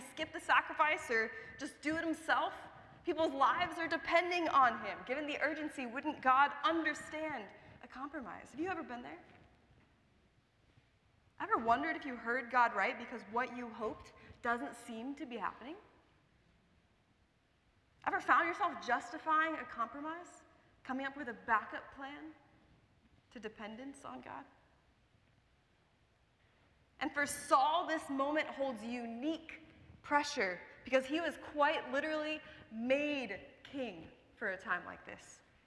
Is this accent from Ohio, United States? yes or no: no; Florida, United States; I'm from Florida